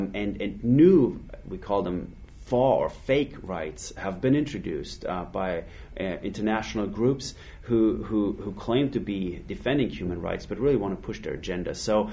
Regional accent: Austria; I'm from Austria in Europe, so we experienced this ourselves

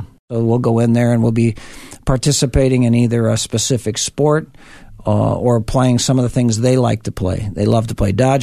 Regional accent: St. Paul, Minnesota, United States; Extremely fond memories of growing up in St. Paul. And I grew up playing all different sports.

